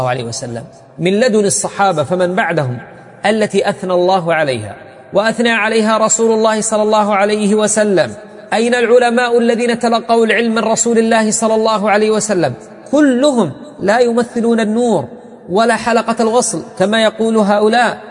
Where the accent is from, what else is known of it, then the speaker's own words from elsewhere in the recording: Yemen; حاليا عندنا في اليمن